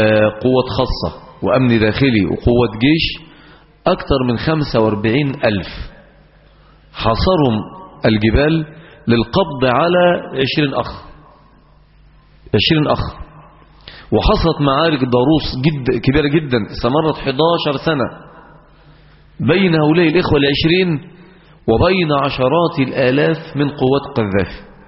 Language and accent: Arabic; Egypt; وقلنا لهم إن احنا أتيناكم من مصر لنثبتكم وندعو لكم